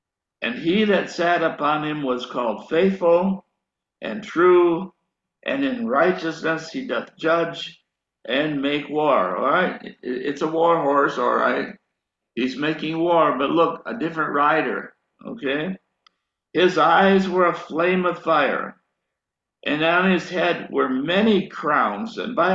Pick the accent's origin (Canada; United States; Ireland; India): United States; Now, where I grew up here in America, I was right at the edge of where horses were no longer being used in agriculture.